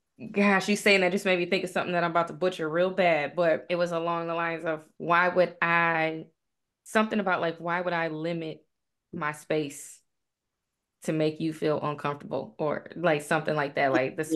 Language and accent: English; Michigan, United States; accent: Michigan; And look at my Michigan accent coming out.